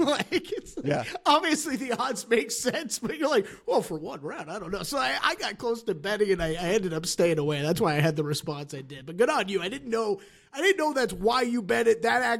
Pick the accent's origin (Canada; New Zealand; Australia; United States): United States; Dallas, Texas; born there; Love Dallas. I was born in Dallas.